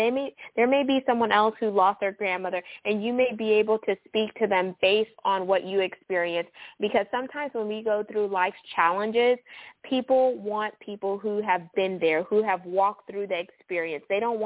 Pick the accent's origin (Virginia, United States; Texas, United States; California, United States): Texas, United States; Houston; Woo! Shout out H-Town. That's my hometown, y'all.